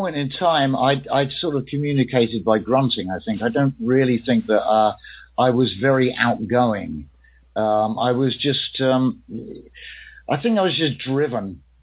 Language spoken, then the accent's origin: English; Camberley, South East England, United Kingdom; born or raised there; also born or lived in London